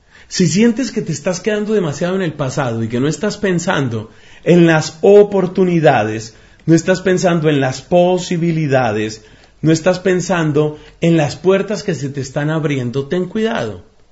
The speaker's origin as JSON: {"language": "Spanish", "country": "Colombia", "said": "casi todos los que nos encontramos este momento aquí, somos colombianos."}